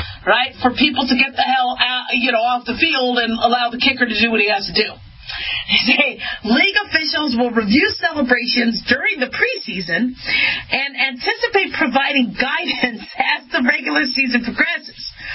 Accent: Las Vegas, Nevada, United States; And there is the league is starting to warm up to the Raiders' future home, which is going to be my hometown, Vegas.

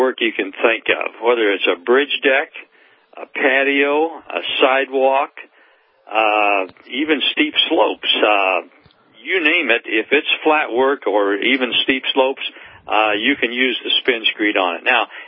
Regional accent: Illinois, United States; If you're in freeze-thaw conditions like we are in Illinois, my hometown here, the surface is likely to scale off during the first winter.

